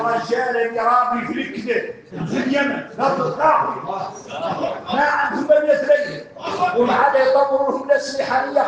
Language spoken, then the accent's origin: Arabic; Mauritania; احنا موريتاني